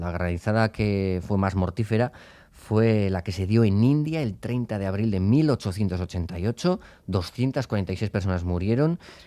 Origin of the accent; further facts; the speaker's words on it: Pamplona, Navarre, Spain; Soy de Pamplona, como bien sabéis